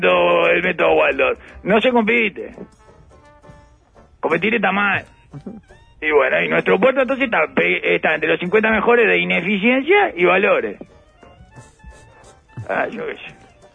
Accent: Uruguay; por qué soy un uruguayo

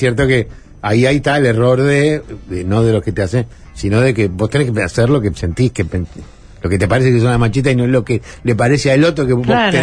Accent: Uruguay; Ustedes piensan que por ser uruguayo robé. Y le dije, ¿saben una cosa? Que nosotros en mi país tenemos un chiste

